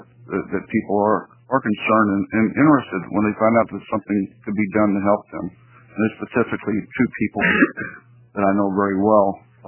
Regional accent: Beaverton, Oregon, United States; I'm from Beaverton, Oregon, so I'll do that now.

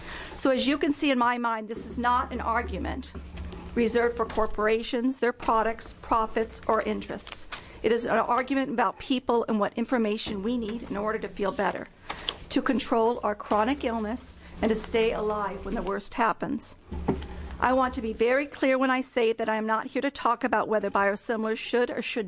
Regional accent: Laurelhurst, Oregon, United States; born there; I'm a single mom, and I was born in Laurelhurst and live in Happy Valley.

